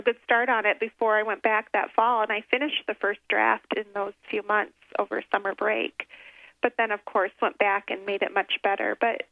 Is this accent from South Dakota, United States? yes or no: yes; South Dakota, United States; born there; I was born in South Dakota when I was quite young.